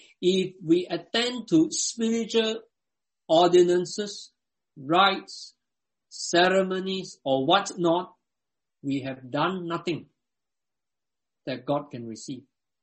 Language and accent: English; Singapore; in some countries like my home country, Singapore, going for Sunday worship, I observe, has become a fashion, particularly for the younger generation.